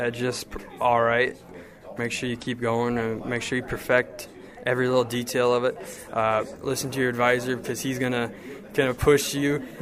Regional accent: Hartland, Minnesota, United States; now in Mason City, United States; I'm from Hartland, Minnesota. I am currently a freshman at North Iowa Area Community College in Mason City, Iowa.

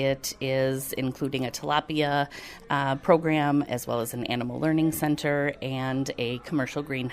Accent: New Richmond, Wisconsin, United States; Sure. I'm from New Richmond, Wisconsin. This is my 16th year teaching.

